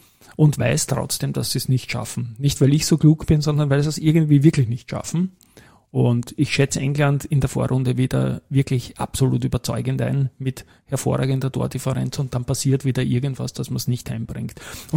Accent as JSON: {"language": "German", "country": "Austria", "said": "dass wir selbst als Österreicher"}